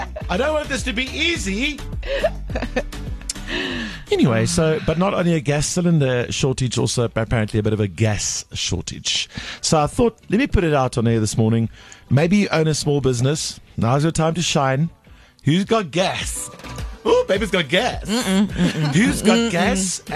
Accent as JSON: {"language": "English", "town": "Port Elizabeth", "region": "Eastern Cape", "country": "South Africa", "tie": "born or raised there", "said": "I grew up in Port Elizabeth. They call that the Windy City."}